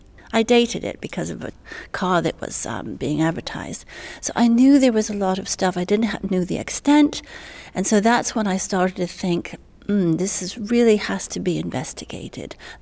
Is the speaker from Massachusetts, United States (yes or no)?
yes; Boston, Massachusetts, United States; And although I was born and raised in Boston, I used to go there every year, at least once a year, spend a lot of time there.